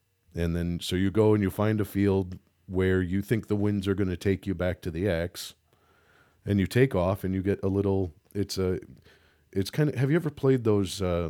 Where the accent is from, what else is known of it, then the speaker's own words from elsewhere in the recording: Muncie, Indiana, United States; also born or lived in St. Louis, Missouri; I was born in St. Louis, Missouri. Had a very, very lucky childhood. Went to public school, moved up to a place called Muncie, Indiana, which is where I spent most of my childhood.